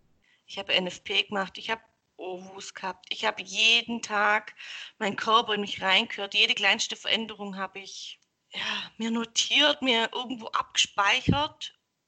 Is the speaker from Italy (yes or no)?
no; Baden-Württemberg, Germany; Ich komme aus der Nähe von Stuttgart. Hört man mir wahrscheinlich auch an. Bin 34 Jahre alt